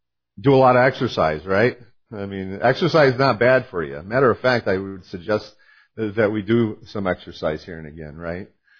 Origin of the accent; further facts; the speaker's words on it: New York, United States; Where I grew up in Oswego County. My parents sold the farm. We had 150 acres with a big farm barn that my dad had a dairy in.